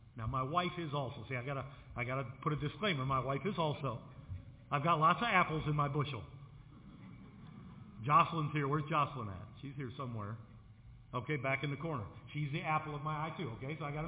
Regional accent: United States; I don't know about you, I love being American. I love the freedoms I have as an American.

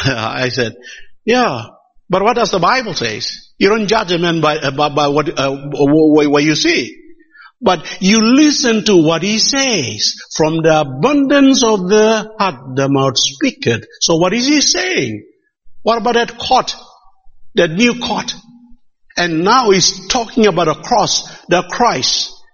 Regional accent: Papua New Guinea; Sometimes I go to a church and, you see, I'm coming from New Guinea. And coming from New Guinea into churches like in Australia, America, I start to see some dressing bit changing, the music changing.

